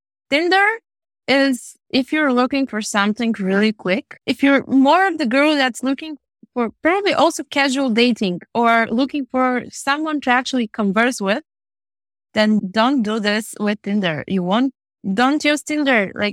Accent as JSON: {"language": "English", "country": "Bulgaria", "lives_now": "Germany", "said": "I come from Southern Europe, from Bulgaria, and I'm really excited to be here to answer the questions."}